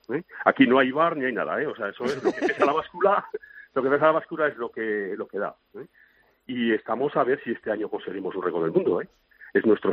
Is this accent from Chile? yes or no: no; Valtierra, Navarre, Spain; Yo soy de Navarra, de Valtierra, al lado de Tudela, al lado del Parque Natural de Bardenas Reales de Navarra.